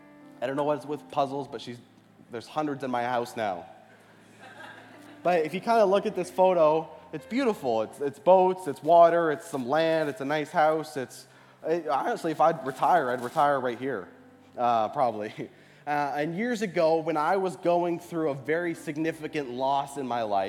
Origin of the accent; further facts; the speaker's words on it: Nova Scotia, Canada; I was in my hometown in Nova Scotia last week, and I walked into the youth group that I got saved at.